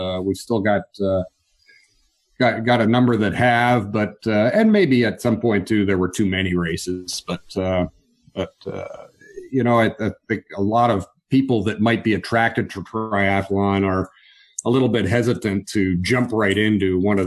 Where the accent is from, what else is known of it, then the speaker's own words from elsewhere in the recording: Canada; I grew up in Canada, and I did a lot of ski racing as a kid.